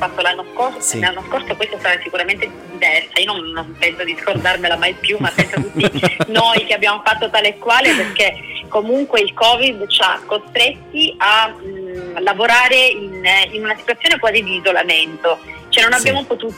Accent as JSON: {"language": "Italian", "region": "Sicily", "country": "Italy", "said": "amo l'Italia, sì. L'Italia in generale, sì. Amo ovviamente la mia Sicilia."}